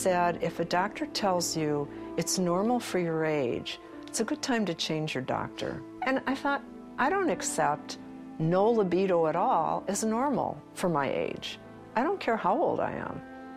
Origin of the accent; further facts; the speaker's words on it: Cleveland, Ohio, United States; I'm from Cleveland, Ohio. Today I'm 66, but I don't feel like I'm 66.